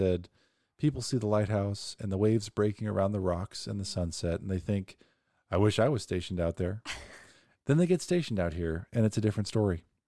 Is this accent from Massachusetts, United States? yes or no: no; Kansas, United States; And so I hate to say that I'm from Kansas.